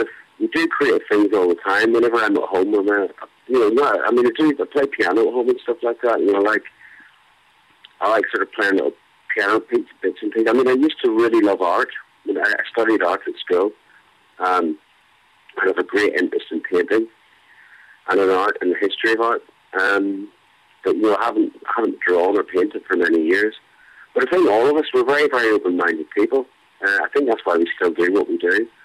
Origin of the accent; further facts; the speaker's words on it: Northern Ireland, United Kingdom; growing up in Northern Ireland, regardless of music, you know, anyone that grows up in Northern Ireland